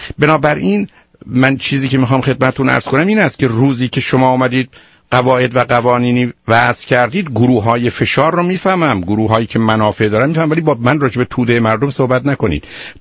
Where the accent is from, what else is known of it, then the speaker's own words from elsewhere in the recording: Iran; moved away; 2 سال قبل از انقلاب از ایران بیرون آمدم